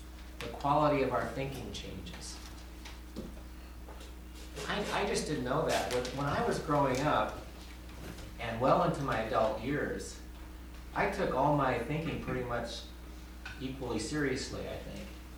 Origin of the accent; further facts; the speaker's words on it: Colorado, United States; I'm from Colorado, and in my other life, when I'm not at Holden